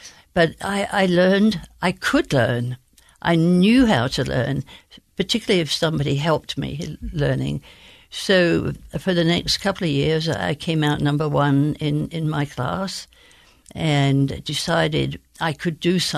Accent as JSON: {"language": "English", "town": "Bromley", "region": "London", "country": "United Kingdom", "tie": "born there", "said": "I was born in Bromley in the county of Kent."}